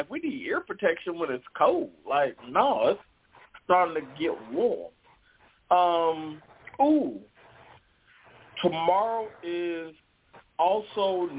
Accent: the South, United States; Like, I don't know how y'all play, but I'm from the South. We don't play like that.

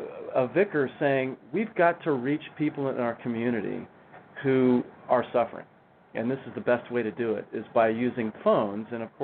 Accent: Texas, United States; Now, I knew what the cowboy meant. I was from Texas. He knew I was from Texas.

